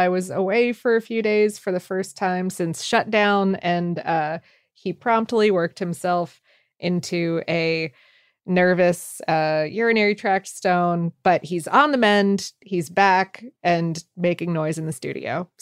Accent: Ohio, United States; Growing up in Ohio, like that was a very like summer, especially Independence Day coated food for me.

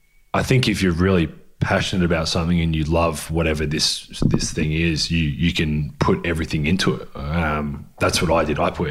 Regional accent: Adelaide, South Australia, Australia; It was as a kid growing up in Adelaide

